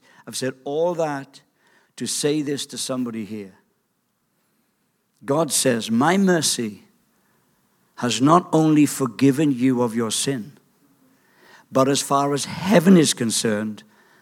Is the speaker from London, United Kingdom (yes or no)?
no; Wales, United Kingdom; I got a vivid imagination. I'm a Welsh bloke. You know what I mean? We just dream things.